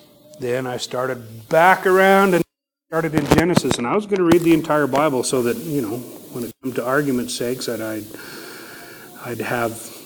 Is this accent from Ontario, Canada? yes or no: no; Raymond, Alberta, Canada; I grew up in Raymond, Alberta, Canada. I was raised LDS. When I was little, I was a good little Mormon boy